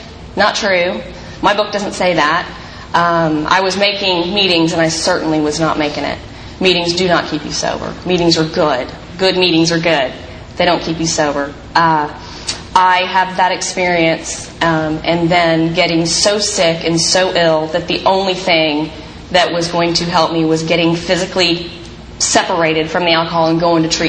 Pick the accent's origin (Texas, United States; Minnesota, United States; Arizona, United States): Texas, United States; Dallas; now in Laguna Niguel, United States; But I'm from Dallas, Texas. My home group is the primary purpose group in Dallas, Texas.